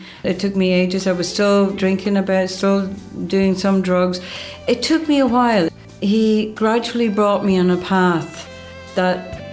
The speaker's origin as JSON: {"language": "English", "region": "Ulster", "country": "Ireland", "tie": "born or raised there", "said": "I grew up in County Donegal, which is northwest of Ireland, and I grew up in a family, Catholic family."}